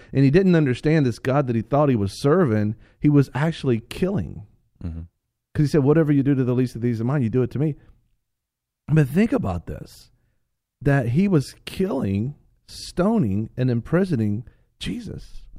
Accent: Florida, United States; They say it's dry heat. Well, I'm from Florida. We have wet heat.

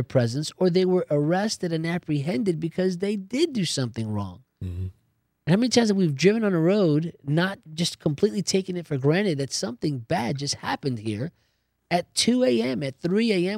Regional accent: New Jersey, United States; born or raised there

